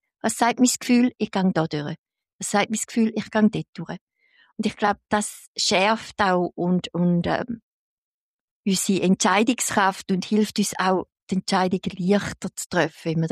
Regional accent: Switzerland; gerade wir als Schweizer, die in einem wirklich gut organisierten Land sind

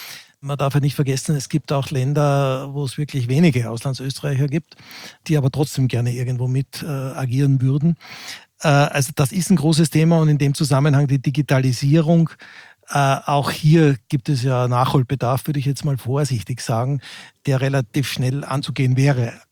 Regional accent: Austria; moved away as an adult; now in Germany; also ich als Österreicher in Deutschland, obwohl ich 30 Jahre dort lebe

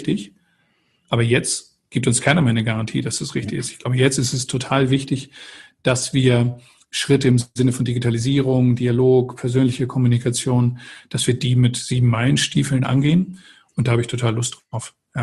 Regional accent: Eckernförde, Schleswig-Holstein, Germany; also born or lived in Stade; Stade geboren und dann bin ich in Eckernförde groß geworden.

